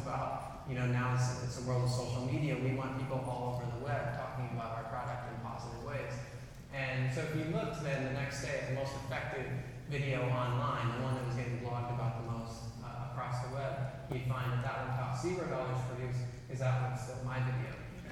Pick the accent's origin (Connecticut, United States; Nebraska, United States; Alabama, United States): Nebraska, United States; it transformed little antique stores in my hometown in Nebraska into international marketplaces.